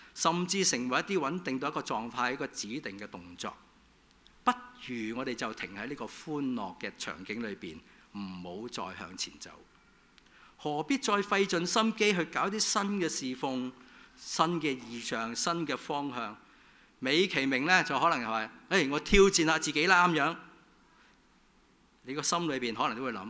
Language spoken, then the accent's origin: Chinese; Guangdong, China; 即是我们广东人说的乌下乌下的状况里面呢